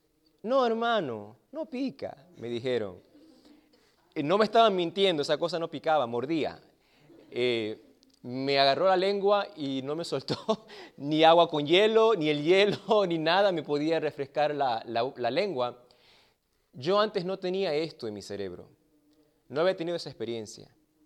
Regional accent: Argentina; also born or lived in Bolivia; now in United States; Yo vine de la Argentina y después de Bolivia.

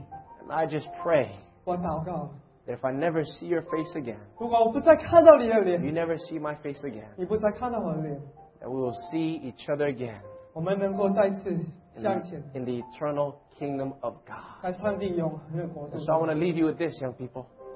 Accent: Hawaii, United States; I'm born and raised in Hawaii.

